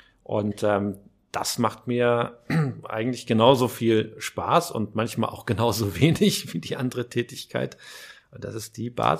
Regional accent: Hamburg, Germany; Also einmal bin ich Hamburger und auch wenn ich im Moment wahrscheinlich mehr Zeit in Flugzeugen und in Berlin verbringe, aber ich bin hier zu Hause, ich lebe hier

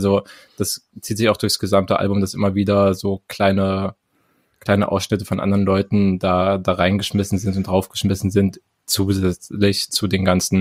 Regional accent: East Germany, Germany; ich komme aus dem Osten

